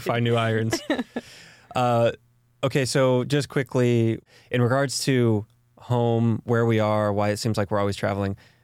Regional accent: Texas, United States; now in Durango, United States; I, growing up in Texas, I remember thinking, oh, March is when the weather gets good.

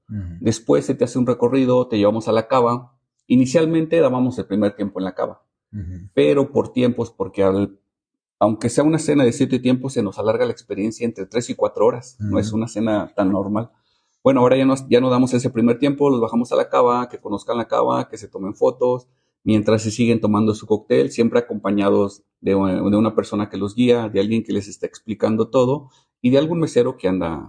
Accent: Mexico City, Mexico; Nosotros los dos justamente somos del DF. Y nosotros vivir aquí es una vida más relajada, es una vida del campo, o sea, es totalmente diferente.

